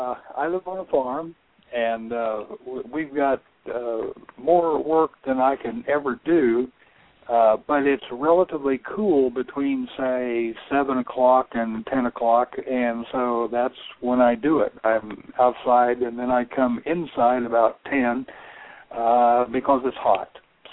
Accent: Indiana, United States; Well, okay. I grew up in Indiana. I went to Indiana University, and I got a BA in history.

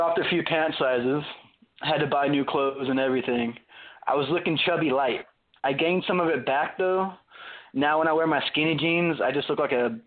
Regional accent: Arizona, United States; now in Tennessee, United States; But so I grew up in Arizona, moved to Tennessee a few years back. Yeah, it's different in the South than the West.

